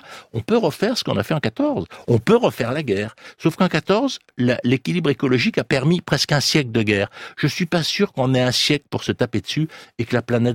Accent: Marseille, Provence-Alpes-Côte d'Azur, France; Moi, je suis Marseillais.

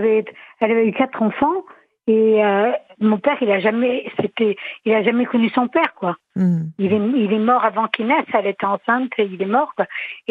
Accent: Crest, France; now in Piégros-la-Clastre, France; Mais je suis de Cré, donc mes grands-parents étaient de Cré.

